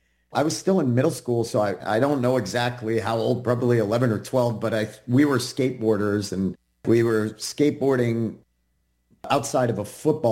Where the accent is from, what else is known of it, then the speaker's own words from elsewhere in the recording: Maine, United States; I grew up in Maine in a very rural environment where you weren't supposed to show a lot of emotion.